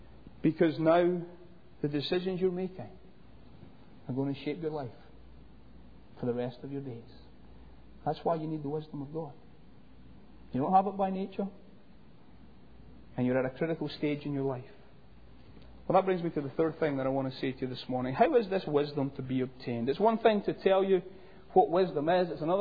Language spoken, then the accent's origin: English; Scotland, United Kingdom; Growing up in Scotland, Eric Liddell was one of my great heroes.